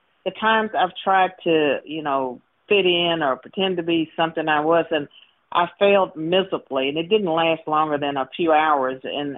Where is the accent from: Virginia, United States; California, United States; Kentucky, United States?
Virginia, United States; I was born and raised in Virginia. Virginia has always had its racial struggles and racial challenges.